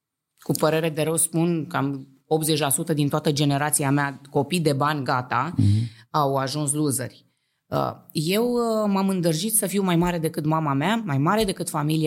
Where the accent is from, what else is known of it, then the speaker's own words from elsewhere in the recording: Bucharest, Romania; fără să știu că totul e fake și că eu sunt de la București, n-am știut niciodată